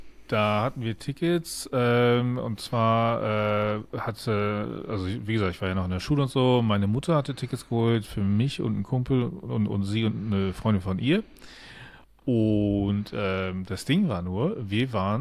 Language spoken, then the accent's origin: German; Lower Saxony, Germany; Ich bin ja in Niedersachsen groß geworden